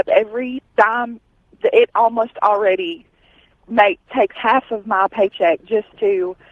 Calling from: Albertville, Alabama, United States; I'm calling from Albertville, Alabama.

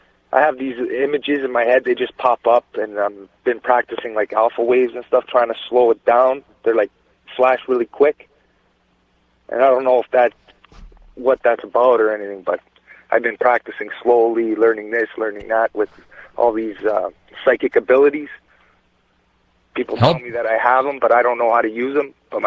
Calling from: Woodbridge, Ontario, Canada; Woodbridge, Ontario.

